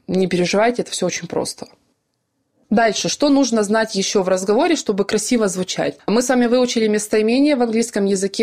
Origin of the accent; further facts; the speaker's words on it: Ukraine; мое английское произношение имеет оттенки немецкого произношения, возможно, где-то русского произношения, потому что я сама из Украины.